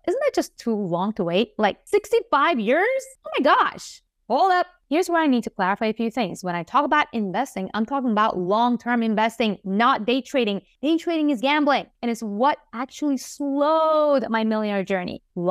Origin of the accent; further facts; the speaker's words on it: Iran; English is a second language; moved away as an adult; also born or lived in Japan; I was born and raised in Iran, right in the middle of a Middle Eastern war. We had bombs dropping on our neighbors as I was growing up. At the age of 18, I took a leap of faith and flew solo to Japan